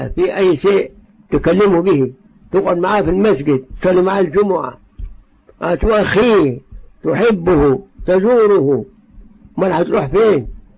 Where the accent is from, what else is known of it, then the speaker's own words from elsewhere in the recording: Egypt; حصل عندنا في مصر